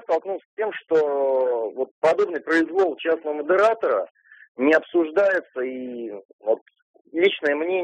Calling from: Samara, Samara Oblast, Russia; я из Самары.

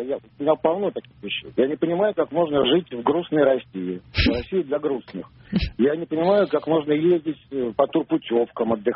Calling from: Phnom Penh, Cambodia; я вам звоню из Пномпеня.

